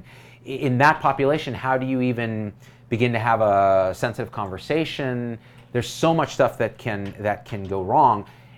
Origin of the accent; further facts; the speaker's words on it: California, United States; I'm going to 5150 you because I'm from Cali, baby.